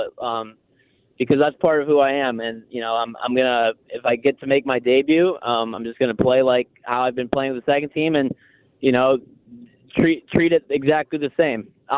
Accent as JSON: {"language": "English", "town": "Cleveland", "region": "Ohio", "country": "United States", "said": "Okay, my guy's Kelsey because I'm from Cleveland, and so is he."}